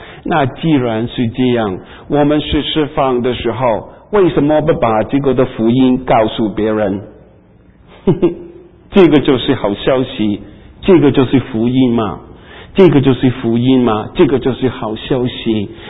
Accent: Hong Kong; 我们那个时候在香港啊，我们都喜欢看她的电影啊

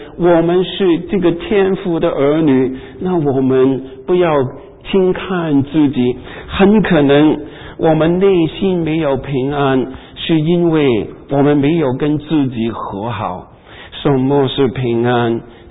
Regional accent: Hong Kong; 我们那个时候在香港啊，我们都喜欢看她的电影啊

